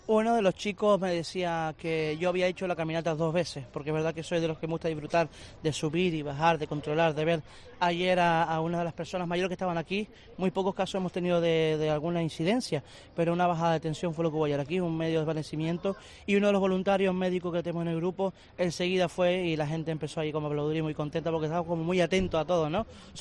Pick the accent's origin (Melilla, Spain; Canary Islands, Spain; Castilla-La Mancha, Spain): Canary Islands, Spain; siendo arriba de Ofra, soy del barrio de Santa Clara